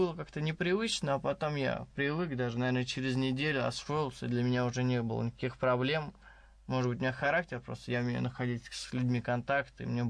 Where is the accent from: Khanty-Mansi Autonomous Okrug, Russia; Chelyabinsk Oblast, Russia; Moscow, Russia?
Moscow, Russia; born there; also born or lived in Lebanon; Да, у меня арабские крови из Ливана, вот я родился, правда, в Москве, но постоянно езжу туда, и там учился даже.